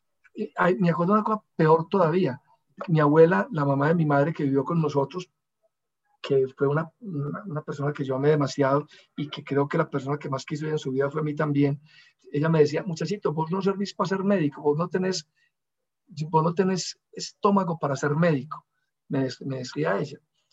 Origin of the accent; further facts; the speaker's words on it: Manizales, Caldas, Colombia; also born or lived in Anserma; Manizales era mi Nueva York, y a pesar de que yo nací en Anserma, yo soy un manizaleño, pero yo amo Manizales profundamente.